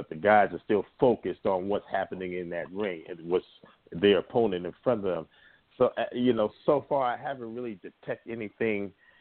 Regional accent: Brooklyn, New York, United States; Well, you know, yeah, you know, I'm from Brooklyn. We got to keep it real.

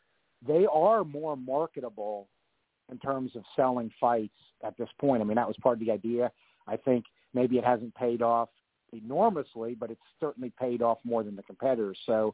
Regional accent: United States; You know, being an American, I think people are underestimating

